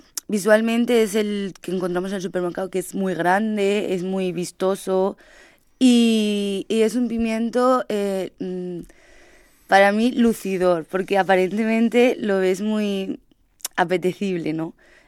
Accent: Teruel, Aragon, Spain; now in Orihuela, Spain; Yo soy fuera de aquí, yo soy de Teruel, de Aragón, y yo vine aquí a estudiar Orihuela y fue la primera vez que yo vi el pimiento en ensaladas, por ejemplo.

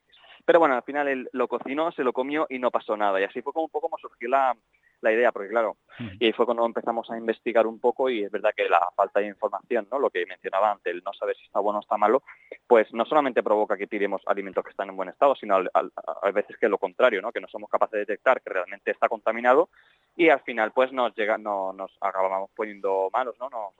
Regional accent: Spain; somos los únicos españoles

